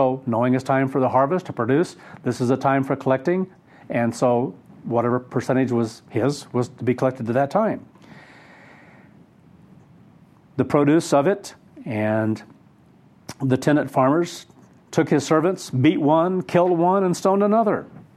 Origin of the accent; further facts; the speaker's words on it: Kansas, United States; when we were in Kansas, when I grew up in Kansas, that people could kind of rent or lease a land for a certain percentage of crops